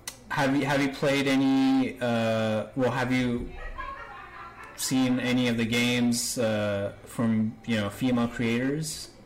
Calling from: New York, United States; I don't know if you know this, but I'm actually talking from New York

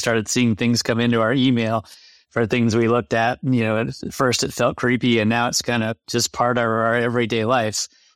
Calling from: Dallas, Texas, United States; I am at my home office here in Dallas, Texas.

